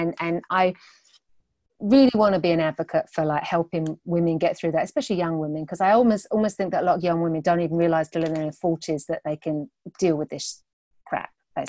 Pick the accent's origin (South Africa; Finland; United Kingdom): United Kingdom; England; now in Long Island, United States; Okay, so I am originally from England. You might be able to tell that. I live on Long Island in New York.